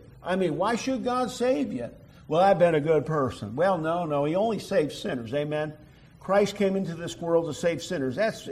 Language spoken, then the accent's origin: English; New York, United States; I was brought up in Catholicism, upstate New York